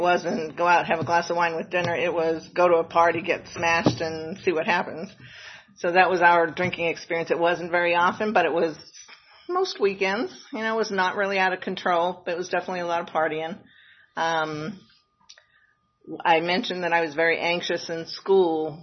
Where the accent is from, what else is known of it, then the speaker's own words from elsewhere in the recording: Massachusetts, United States; born there; Anyways, I was born in Massachusetts. I'm the second youngest of seven children.